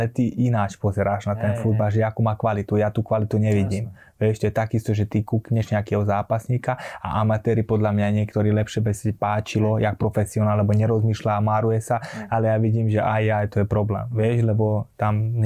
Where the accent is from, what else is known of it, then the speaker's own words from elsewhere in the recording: Gabčíkovo, Trnava Region, Slovakia; No Gabčíkov určite moje rodné mesto